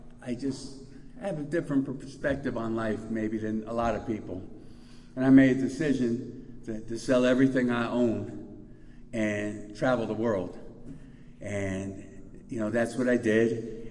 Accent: United States; now in Thailand; You know, I'm an American. I don't know the rules in a Thai hospital.

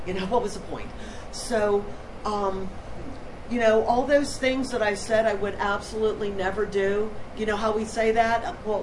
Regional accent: Fort Myers, Florida, United States; I'm from Fort Myers, Florida. My home group is the Women Do Recover in the South Florida region.

